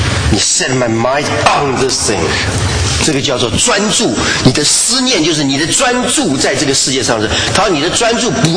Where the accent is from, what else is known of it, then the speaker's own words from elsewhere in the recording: China; 我们中国人这么会背书，连这个都背不起来